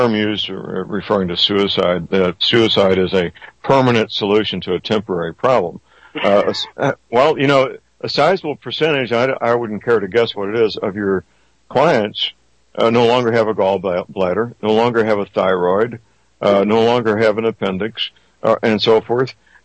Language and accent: English; St. Louis, Missouri, United States; born or raised there